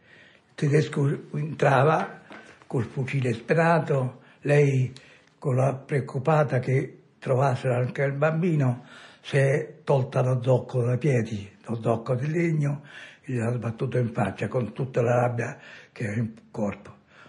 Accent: Sant'Anna, Tuscany, Italy; born there; Sono nato a Sant'Anna febbraio del 38.

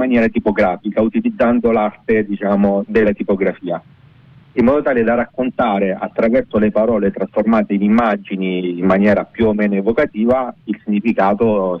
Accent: Apulia, Italy; Una di queste è il greco che si parla in Salento, io sono salentino di origine.

